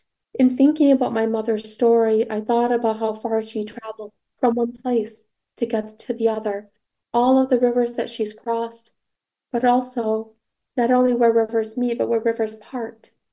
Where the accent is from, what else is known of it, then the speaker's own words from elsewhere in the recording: Saint Paul, Minnesota, United States; Can't say that it was easy growing up in the Midwest as a Hmong American family, low income. I come from the east side of St. Paul.